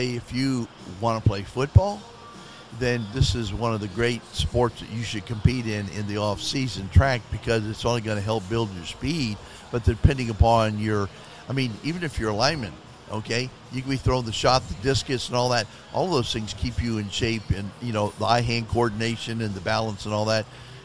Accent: Miami, Florida, United States; Well, for me, I can tell you that growing up in Miami, back in the day.

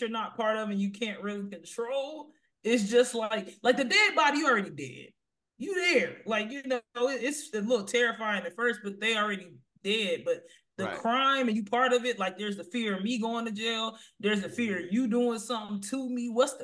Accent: Houston, Texas, United States; Houston, that's what I said.

